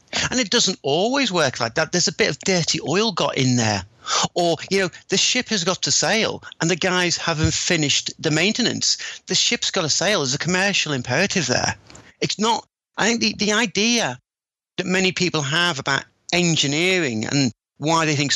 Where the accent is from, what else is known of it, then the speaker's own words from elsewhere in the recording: Liverpool, North West England, United Kingdom; So I was growing up in Liverpool in the 80s.